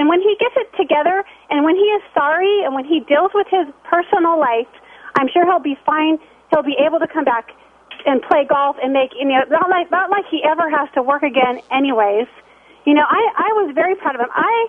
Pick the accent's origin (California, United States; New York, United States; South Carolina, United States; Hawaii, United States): Hawaii, United States; born there; I was born in Hawaii.